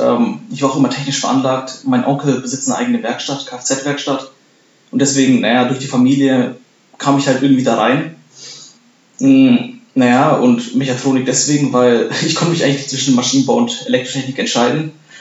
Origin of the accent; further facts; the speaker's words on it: Bavaria, Germany; now in Darmstadt, Germany; Zum einen wollte ich in der Nähe studieren, wo ich aufgewachsen bin. Ich komme aus Bayern.